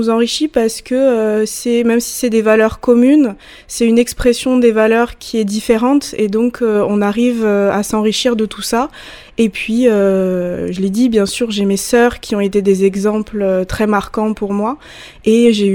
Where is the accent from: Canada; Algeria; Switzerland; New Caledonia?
New Caledonia; Nouméa; born there; Je suis née à Nouméa en 1996, de deux parents, bien entendu. Mon père est métis kanak, antillais, et ma mère est arrivée dans les années 1980 de métropole